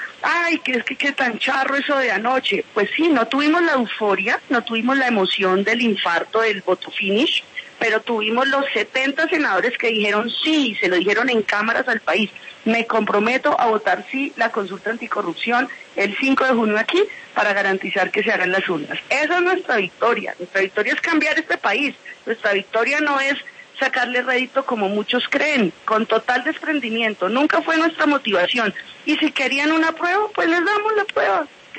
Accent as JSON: {"language": "Spanish", "country": "Colombia", "said": "a mí me llena de orgullo como colombiana"}